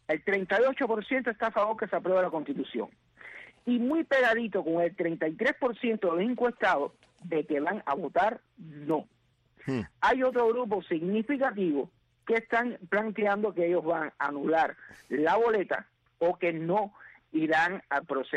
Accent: Cuba

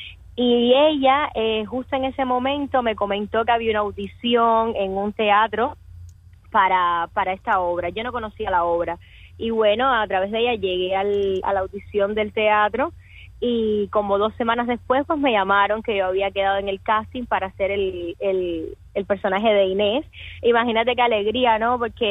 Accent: Cuba; bastante, bastante duro para mí como cubana

